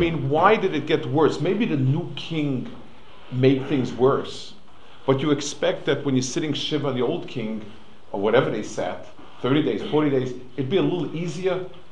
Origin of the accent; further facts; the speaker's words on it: New York, United States; As I said, I grew up on the Lower East Side with the door before.